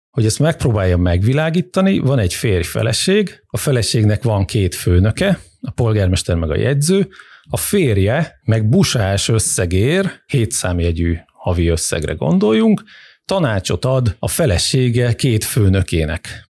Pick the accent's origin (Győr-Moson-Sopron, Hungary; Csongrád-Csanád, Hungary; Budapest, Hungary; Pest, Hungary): Győr-Moson-Sopron, Hungary; Győr; Az egyik ilyen az szülővárosom Győr